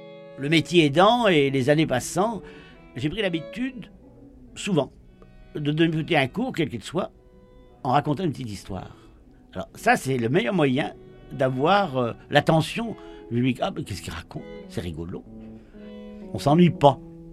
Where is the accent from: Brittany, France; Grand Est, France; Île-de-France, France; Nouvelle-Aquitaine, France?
Brittany, France; Moi, je viens du Morbihan.